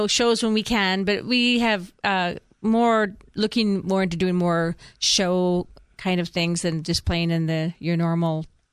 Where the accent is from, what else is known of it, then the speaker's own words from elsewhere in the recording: Michigan, United States; also born or lived in Chicago; But, you know, my history comes from, I grew up in Michigan traveling, with my band of my youth with my sister.